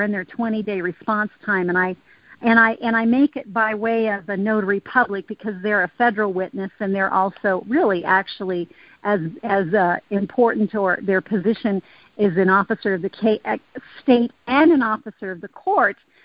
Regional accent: Nevada, United States; from Nevada

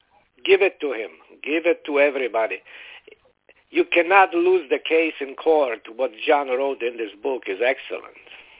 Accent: Florida, United States; from Florida.

